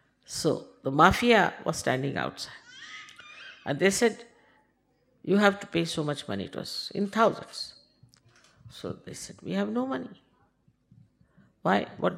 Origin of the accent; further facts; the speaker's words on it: India; I am an Indian. I mean, and nobody knows me.